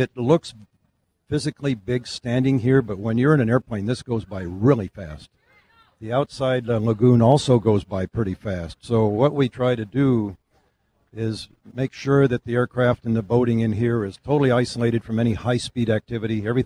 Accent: Rockford, Illinois, United States; I'm from Rockford, Illinois.

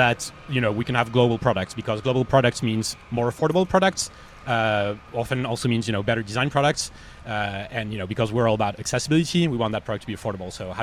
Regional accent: France; And I'm originally from France

